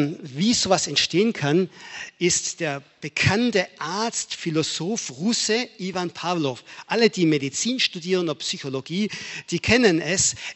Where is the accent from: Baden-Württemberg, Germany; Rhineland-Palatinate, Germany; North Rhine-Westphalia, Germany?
Baden-Württemberg, Germany; Aidlingen; Ich selber bin groß geworden hier im Stuttgarter Raum Eidlingen, Pietismus.